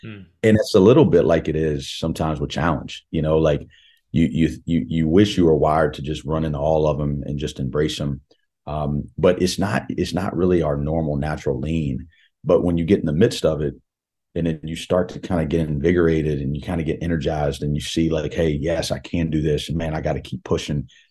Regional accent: Columbia, South Carolina, United States; And, you know, going back to growing up in Columbia, you know, Barkley Radebaugh was an assistant at South Carolina when I was a kid.

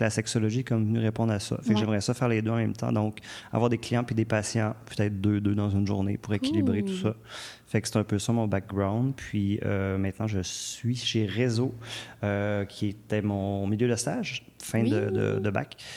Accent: Quebec, Canada; now in Montreal, Canada; Je viens du Lac-Saint-Jean. Je suis à Montréal depuis 23 ans quand même.

